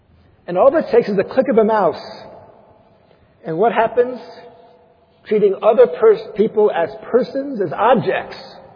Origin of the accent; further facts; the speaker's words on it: New York, United States; Now, I admit, despite the fact that I am a New Yorker in exile